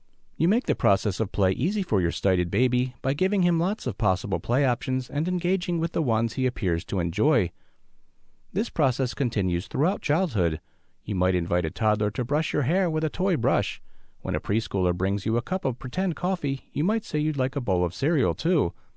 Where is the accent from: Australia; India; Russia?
Australia; now in Tennessee, United States; I'm originally from Australia, and I've lived in Tennessee for the past 17 years.